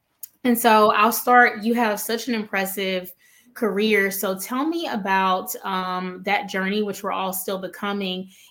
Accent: Mobile, Alabama, United States; also born or lived in New Orleans; now in Atlanta, United States; And, you know, living in New Orleans, cause I'm from Mobile, same, like, very similar culture.

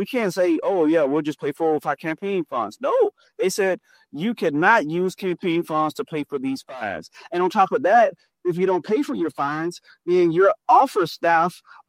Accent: Texas, United States; we are right from Texas.

